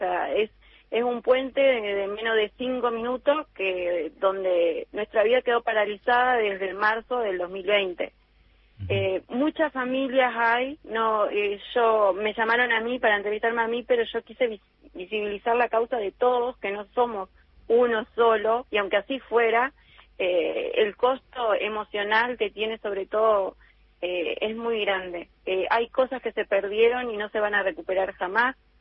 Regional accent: Uruguay; moved away as an adult; now in Concepción del Uruguay, Argentina; Mi esposo y yo somos uruguayos y vivimos acá. Vinimos a estudiar y nos radicamos acá en Concepción del Uruguay.

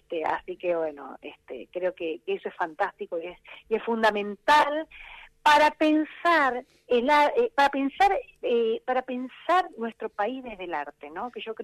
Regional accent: Venado Tuerto, Santa Fe, Argentina; yo estudiaba en la Universidad de Rosario, yo soy de Venado Tuerto.

